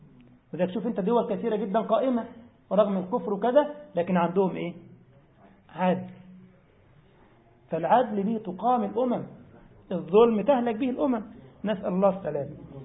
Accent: Egypt; رجل بيعمل عمرة من بلدنا مصر

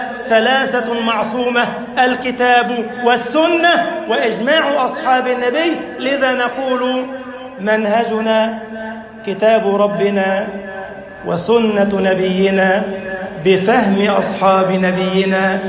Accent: Egypt; واجعل بلدنا مصر أمنا أمانا، سخاء رخاء، وسائر بلاد المسلمين

